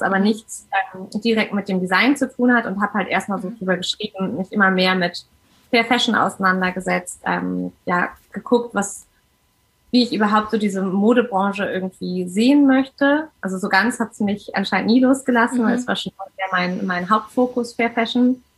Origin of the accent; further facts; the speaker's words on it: Hamburg, Germany; Ich komme aus Hamburg, bin 37, habe zwei Kinder